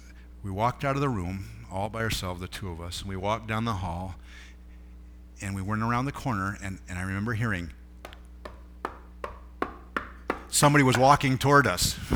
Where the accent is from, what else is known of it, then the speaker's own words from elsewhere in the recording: Homer, New York, United States; I grew up in Homer, New York.